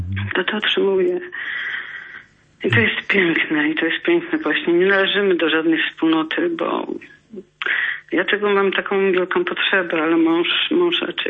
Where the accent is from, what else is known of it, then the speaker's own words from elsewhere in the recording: Nowa Huta, Lesser Poland, Poland; Mamy w kościele naszym, jestem z Nowej Huty